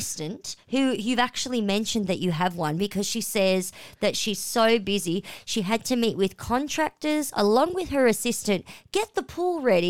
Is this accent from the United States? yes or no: no; Australia; She gave your son an Aussie name, which as an Aussie, that's a bad name.